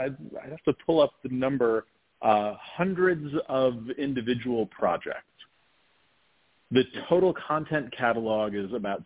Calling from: New York, United States; I'm right here with you in New York City.

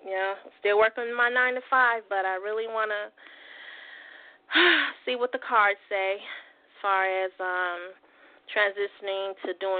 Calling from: Phoenix, Arizona, United States; Calling from Phoenix, Arizona.

